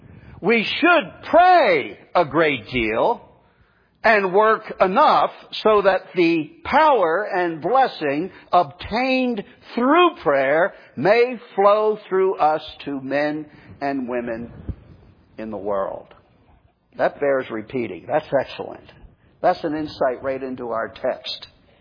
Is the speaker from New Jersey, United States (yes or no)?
yes; New Jersey, United States; now in Florida, United States; You know, up in my home state of New Jersey, we love our diners. There aren't as many what I call real diners here in Florida.